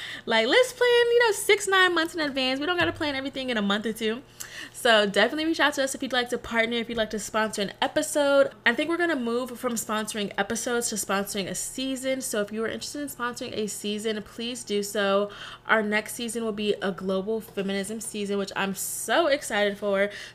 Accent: Texas, United States; but y'all know I'm from Texas. I rep Texas till the day I die. Very much a Texas girl through and through.

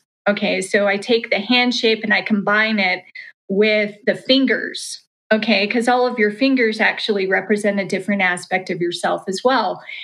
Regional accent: Salt Lake City, Utah, United States; I grew up in Salt Lake City, Utah.

